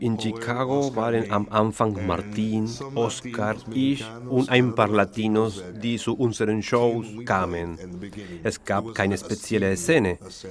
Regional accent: Uruguay; Ich komme, wie gesagt, aus Uruguay.

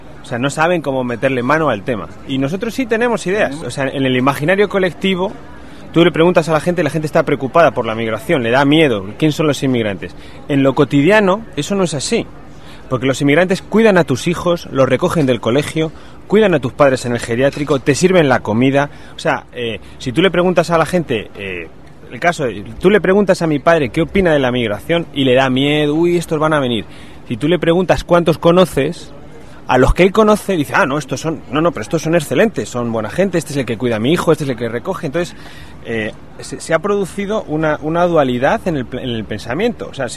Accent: Spain; nosotros que somos españoles y vivimos lo de la valla para la sociedad española no es sostenible moralmente

